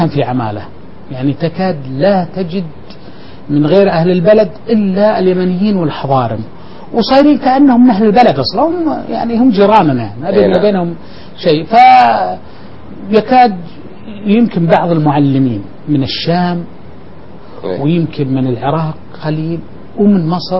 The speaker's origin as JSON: {"language": "Arabic", "town": "Buraydah", "region": "Al-Qassim", "country": "Saudi Arabia", "said": "احنا بالقصيم كثير من اقاربنا اللي ساكنين بالرياض يجون عندنا بالقصيم ويستاجرون بيوت هناك"}